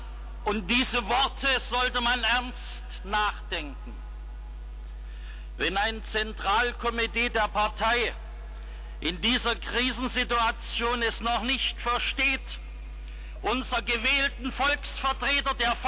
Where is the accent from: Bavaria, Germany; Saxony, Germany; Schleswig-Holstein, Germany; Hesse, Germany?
Saxony, Germany; Dresden; weil ich meine Heimatstadt Dresden liebe.